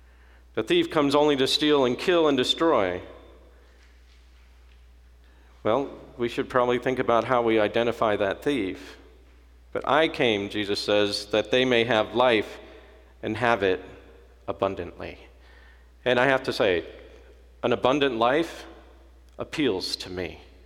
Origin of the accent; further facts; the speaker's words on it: United States; Now, as an American, that appealed to me immediately.